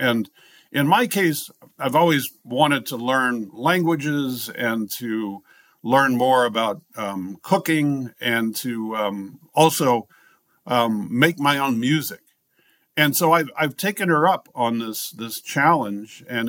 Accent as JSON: {"language": "English", "region": "California", "country": "United States", "also_born_or_lived": "East Coast", "lives_now": "Los Angeles, United States", "said": "I'm not from Los Angeles. I came here. I'm from Northern California, but I moved here 22 years ago from the East Coast, and I didn't know a thing."}